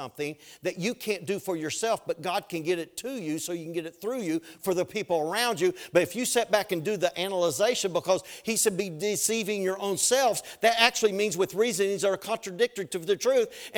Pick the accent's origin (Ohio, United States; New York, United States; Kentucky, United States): Kentucky, United States; Flatwoods; but I grew up in Flatwoods, Kentucky. We had one red light